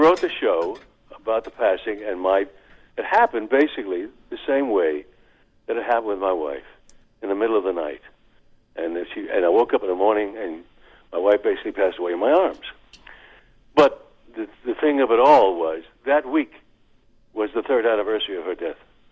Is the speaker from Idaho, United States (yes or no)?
no; New York City, New York, United States; born there; now in California, United States; I was born in New York City.